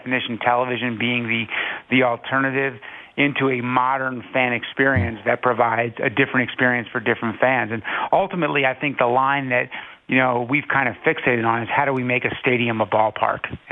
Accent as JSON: {"language": "English", "town": "Baltimore", "region": "Maryland", "country": "United States", "tie": "born or raised there", "said": "I went through that evolution as a kid growing up in Baltimore"}